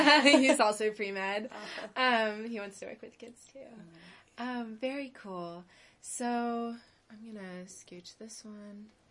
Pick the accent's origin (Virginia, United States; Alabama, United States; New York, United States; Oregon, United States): Virginia, United States; Leesburg; I'm from Leesburg, Ashburn area.